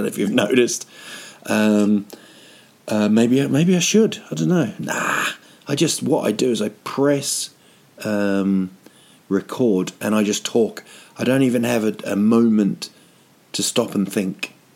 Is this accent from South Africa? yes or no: no; New Zealand; Because I'm from New Zealand. We had the summer.